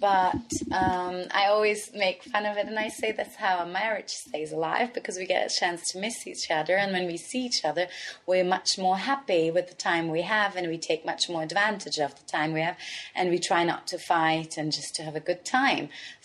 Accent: Vienna, Austria; also born or lived in Libya / Pakistan; I was born in Vienna. I grew up in Vienna. I went to school in Libya.

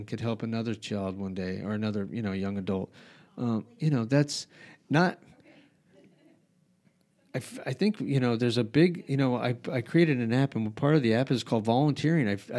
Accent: Albuquerque, New Mexico, United States; I went to the university because I grew up in Albuquerque. I went to the University of New Mexico because my parents wanted me to go to college.

